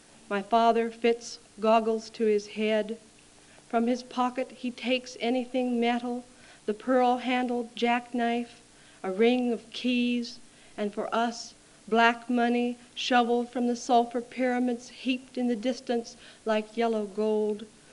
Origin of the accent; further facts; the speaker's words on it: Port Angeles, Washington, United States; born there; moved away; When I came here in 1977, I was coming from Port Angeles, Washington, which is where I was born.